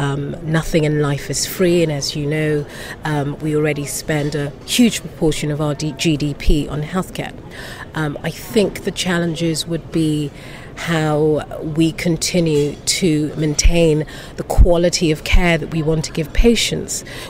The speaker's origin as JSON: {"language": "English", "region": "London", "country": "United Kingdom", "said": "I'm from London."}